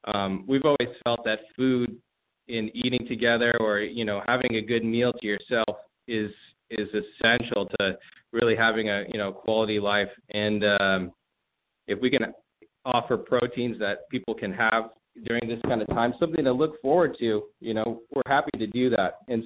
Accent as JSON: {"language": "English", "town": "Redondo Beach", "region": "California", "country": "United States", "tie": "born or raised there", "said": "Born and raised in the South Bay, born in Hawthorne and grew up in Redondo Beach in the Hollywood Riviera. So, a lot of family around here"}